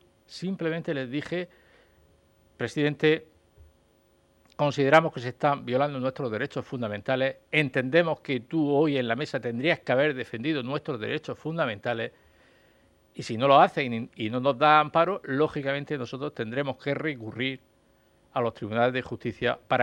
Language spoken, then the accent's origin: Spanish; Totana, Region of Murcia, Spain; en mi pueblo se dice, yo soy de Totana